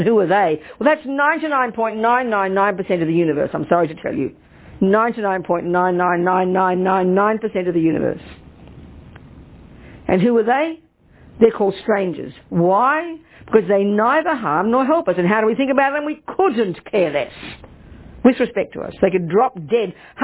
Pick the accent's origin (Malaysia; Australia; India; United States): Australia; born there; Australia, even though I'm American as well. I was born there.